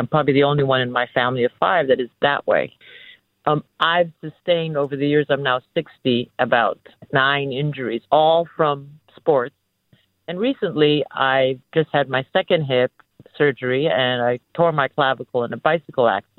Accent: Philippines; English is a second language; I'm also a foreigner, at least, and an immigrant. And I was Filipino, and I'm Filipino.

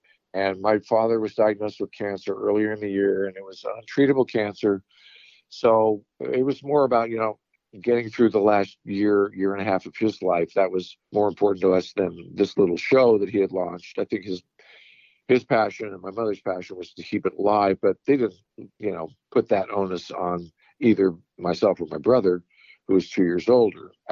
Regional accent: New York City, New York, United States; now in Los Angeles, United States; So we moved to Los Angeles from New York, culture shock to say the least.

